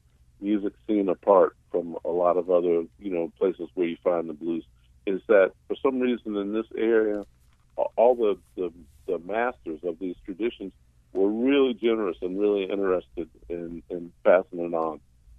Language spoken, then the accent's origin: English; Washington, District of Columbia, United States; I was born in Washington, D.C., which is, you know, pretty much in the Piedmont region.